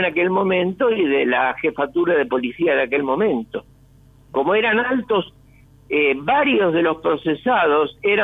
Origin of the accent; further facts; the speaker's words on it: Lomas de Zamora, Buenos Aires Province, Argentina; los que somos de Lomas lo conocemos muy bien